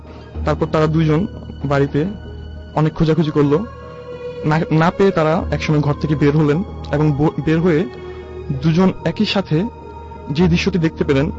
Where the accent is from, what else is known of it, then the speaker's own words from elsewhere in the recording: Dhaka, Dhaka Division, Bangladesh; এসেছি পুরান ঢাকার পুস্তকগুলো থেকে।